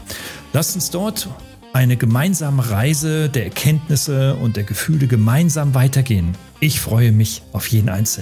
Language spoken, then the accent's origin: German; Germany; Also wir als Deutsche erleben sowas relativ selten